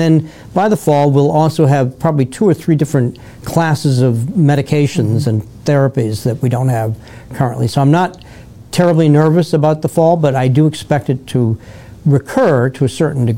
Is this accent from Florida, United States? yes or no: yes; Florida, United States; So as a Floridian, that's not so bad, but as an American, that's not good.